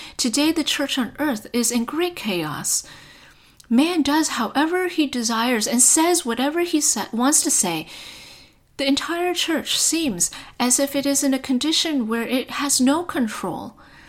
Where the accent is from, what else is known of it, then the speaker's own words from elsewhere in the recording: Minneapolis, Minnesota, United States; Our sister …, I am from Minneapolis.